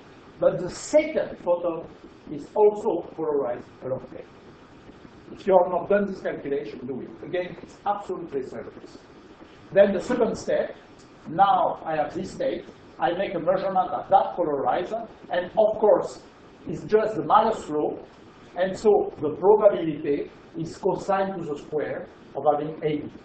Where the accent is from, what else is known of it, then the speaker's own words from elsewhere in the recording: France; accent: French; English is a second language; You understand my French accent.